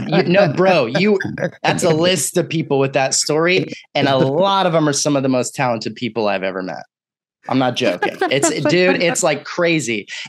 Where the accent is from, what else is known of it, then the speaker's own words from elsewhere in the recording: Austin, Texas, United States; I'm being from Austin, Texas, I have this weird attachment of being like, that's a weird fantasy world.